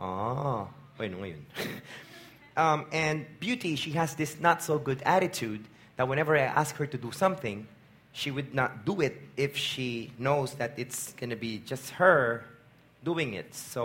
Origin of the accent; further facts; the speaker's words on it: Central Luzon, Philippines; was on his way to Pampanga, which is my hometown.